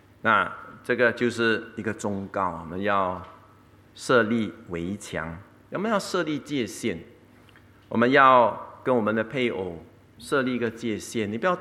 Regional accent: Singapore; 我是新加坡人嘛

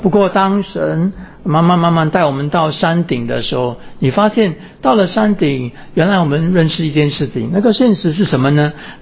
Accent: Singapore; 我们是新加坡人啊，新加坡人很少种菜、种花、种果的。

